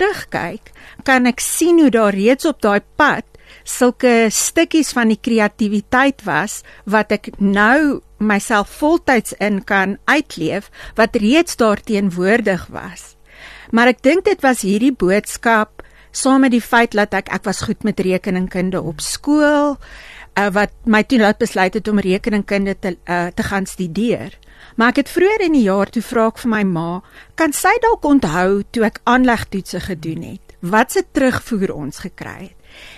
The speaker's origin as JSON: {"language": "Afrikaans", "town": "Johannesburg", "region": "Gauteng", "country": "South Africa", "tie": "born or raised there", "also_born_or_lived": "Potchefstroom", "said": "Ek is in Potchefstroom gebore, maar meeste van my vormingsjare was in Johannesburg. En in Fairland en in Linden, Linden hoofsaaklik."}